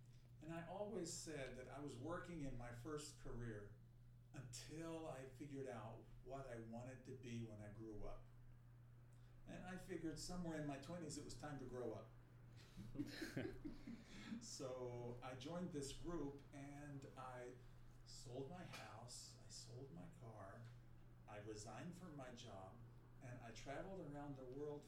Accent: West Virginia, United States; I'm actually born and raised in West Virginia.

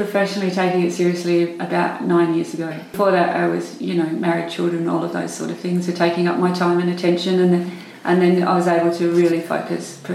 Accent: Warrickbrook, Western Australia, Australia; I'm really, really hell-bent on doing my hometown, which is Warrickbrook in Western Australia, and they have four silos down there.

